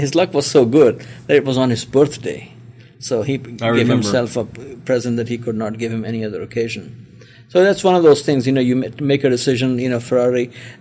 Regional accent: Pakistan; Hey, I'm not from Phoenix. I'm from Pakistan.

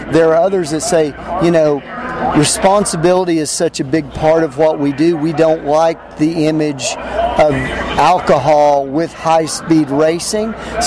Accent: Oklahoma, United States; now in Washington, United States; Yeah, so I was born and raised in Oklahoma. My family made the Oklahoma land run during the 89. We were 89ers, but I've lived in Washington, D.C. for almost 35 years now.

